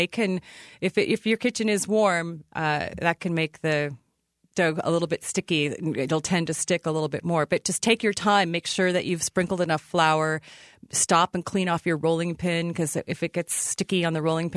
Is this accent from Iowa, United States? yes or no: yes; Ottumwa, Iowa, United States; When I was a kid growing up in Ottumwa, they were famous for their pie.